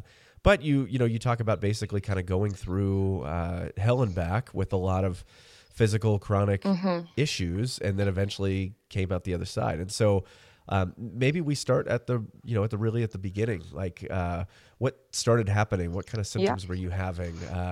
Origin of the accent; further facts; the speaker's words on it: Washington, United States; I'm a little north of Seattle.